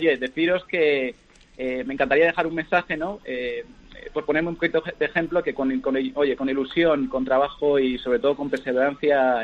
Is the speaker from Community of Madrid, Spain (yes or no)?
yes; Madrid, Community of Madrid, Spain; moved away; Bueno, yo soy realmente de Madrid. La familia de parte de mi padre es gallega y de parte de mi madre de Valencia. O sea, yo nací justamente en Madrid.